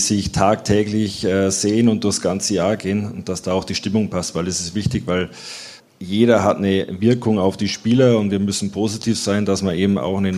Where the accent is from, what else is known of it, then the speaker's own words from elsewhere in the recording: Cham, Bavaria, Germany; Aus der Oberpfalz.